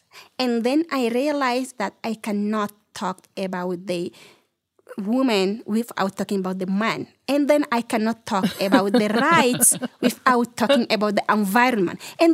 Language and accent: English; Chad; growing up at the community and going to school have been a big challenge for me.